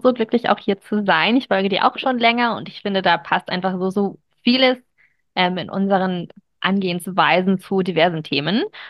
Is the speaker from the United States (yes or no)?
yes; United States; Ich bin ja auch ursprünglich Amerikanerin